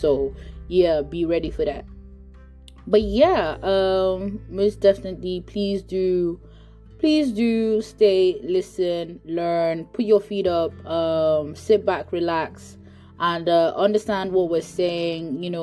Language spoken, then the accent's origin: English; Nigeria; because I am Nigerian